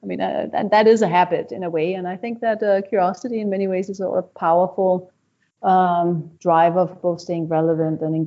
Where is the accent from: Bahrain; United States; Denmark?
Denmark; My Danish background was a little bit more sort of, you know, Yandelor and all